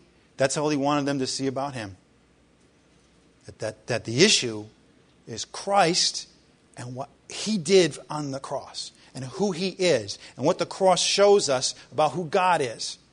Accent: Ireland; Darn, as an Irishman, I was bummed the first time I read that.

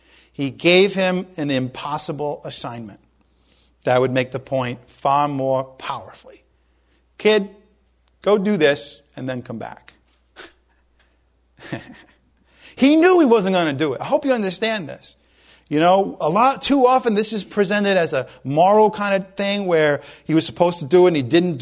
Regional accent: Providence, Rhode Island, United States; I know we're both from Providence, but, you know, you don't have to claim me if you don't want to.

